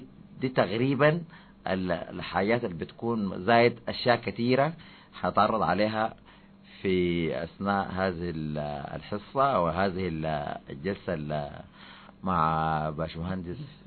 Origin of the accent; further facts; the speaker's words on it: Atbara, River Nile, Sudan; من مواليد عطبرة، ودرسنا كل المراحل في عطبرة، ثم كلية التربية لغة إنجليزية، و95 عام 1995